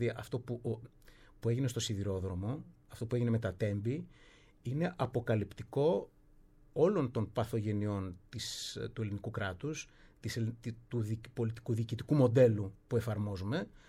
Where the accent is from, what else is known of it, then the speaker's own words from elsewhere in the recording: Thessaly, Greece; μοντέλο ανασυγκρότησης της Θεσσαλίας. Γι' αυτό πρέπει να τα προλάβουμε όλα αυτά. Το λέω όχι μόνο για την πατρίδα μου